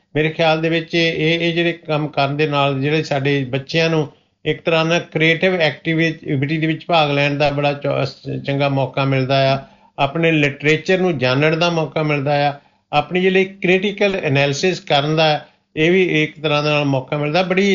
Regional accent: Assam, India; ਮੇਰਾ ਜਨਮ ਜਿਹੜਾ ਆਸਾਮ ਦਾ ਆ, ਡਰੰਗ ਡਿਸਟ੍ਰਿਕਟ ਬਰੋਈਟੀ ਸਟੇਟ ਦੇ ਵਿੱਚ ਮੇਰਾ ਜਨਮ ਹੋਇਆ। ਉੱਥੇ 1960 ਦੇ ਵਿੱਚ ਜਦੋਂ ਸਾਡਾ ਬਚਪਨ ਸੀਗਾ

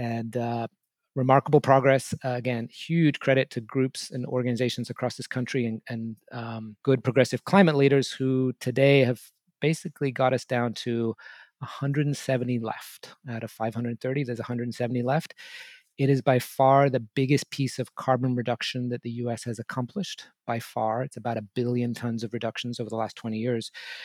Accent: England, United Kingdom; I grew up in England in the 1970s and early 80s

